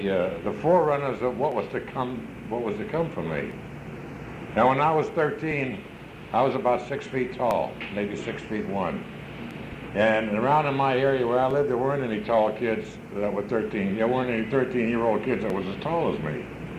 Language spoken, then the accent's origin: English; Virginia, United States; And I came from that area of the country. I was raised down in Virginia